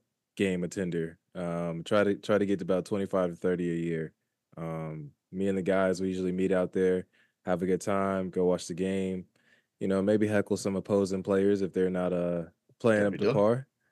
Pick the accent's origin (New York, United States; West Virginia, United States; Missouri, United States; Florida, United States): Florida, United States; Orlando; just growing up here, born and raised in Orlando.